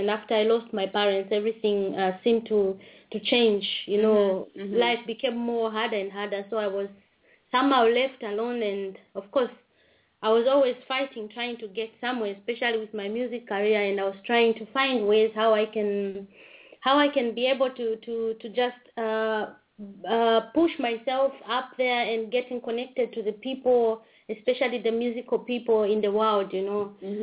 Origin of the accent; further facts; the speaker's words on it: Petauke, Eastern Province, Zambia; And of course, I was born in Zambia, and I grew up from there, and I'm Senga by tribe.